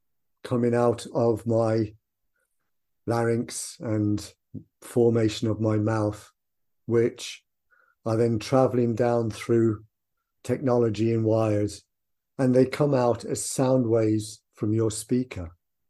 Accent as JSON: {"language": "English", "country": "Ireland", "tie": "born or raised there", "moved": "as an adult", "lives_now": "England", "said": "I was born in England to Irish parents. I moved back when I was a child to Ireland. Lived in Ireland till I was about 25, and then have since lived here for over 35 years. So, in one sense, I've lived more time in England. But my perception is of myself as Irish."}